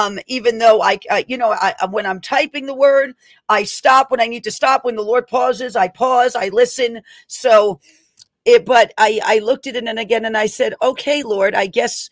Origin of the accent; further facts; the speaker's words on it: New York, United States; accent: New York; But this is as probably almost New York as New York can get when it comes to accents.